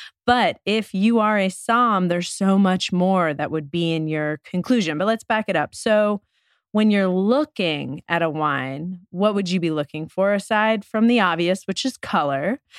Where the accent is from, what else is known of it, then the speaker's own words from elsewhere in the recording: New York City, New York, United States; Listen, growing up in New York, it was like tight politics.